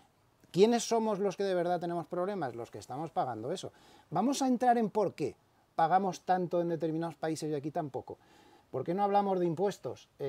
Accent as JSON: {"language": "Spanish", "country": "Spain", "said": "los que nos tenemos que preocupar somos los españoles"}